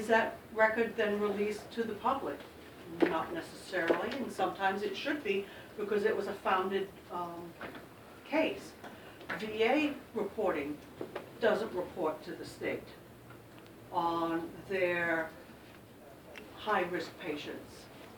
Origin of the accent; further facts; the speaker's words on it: England, United Kingdom; I grew up in England, so all my family was exposed to, the older generation was exposed to the war.